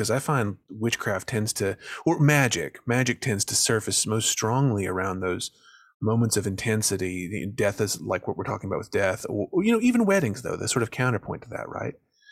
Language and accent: English; Tennessee, United States; So I'm from the Middle Tennessee area. Not quite Nashville, but sort of rural Middle Tennessee. Grew up on kind of a small gentleman farm, as we would have called it.